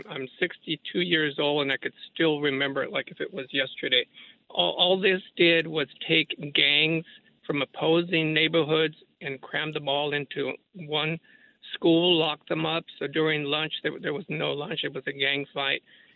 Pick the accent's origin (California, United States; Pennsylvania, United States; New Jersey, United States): California, United States; Los Angeles; I grew up in El Sereno, went to El Sereno Elementary, El Sereno Junior High School